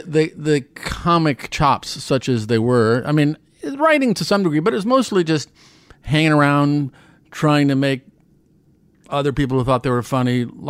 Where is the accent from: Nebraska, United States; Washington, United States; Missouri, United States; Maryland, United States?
Nebraska, United States; Omaha; I mean, that's growing up in Omaha.